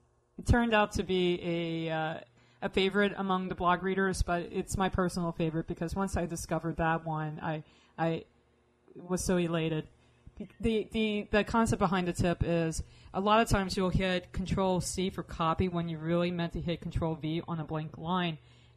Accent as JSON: {"language": "English", "town": "Waveland", "region": "Mississippi", "country": "United States", "tie": "born or raised there", "said": "a scholarship fund that I've created for anyone who's a resident of my hometown, Waveland, Mississippi"}